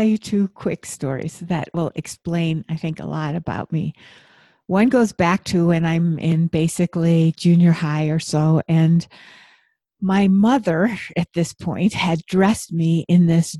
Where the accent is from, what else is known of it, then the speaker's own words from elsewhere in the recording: Buffalo, New York, United States; And I grew up in Buffalo where there's a lot of snow.